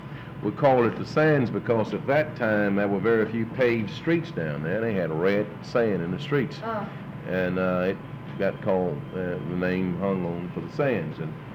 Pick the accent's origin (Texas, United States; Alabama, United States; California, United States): Texas, United States; Dallas; I grew up in East Dallas. East Dallas, to me, was a pocket area contained perhaps by, encompassed by maybe 10 square blocks of the area of East Dallas that I lived in, which was called the String.